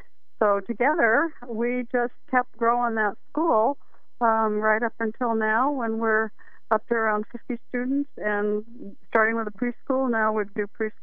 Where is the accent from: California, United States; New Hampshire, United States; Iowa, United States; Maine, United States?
New Hampshire, United States; moved away as an adult; Well, it kind of feels like I'm a native. I've been here for over 45 years now. But no, I came from the East Coast. I'm from New Hampshire.